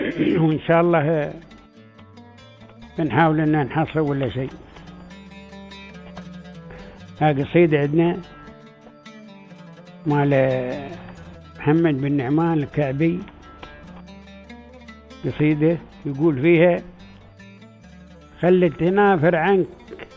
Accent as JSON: {"language": "Arabic", "region": "Dubai", "country": "United Arab Emirates", "said": "خصوصا بلهجتنا المحلية"}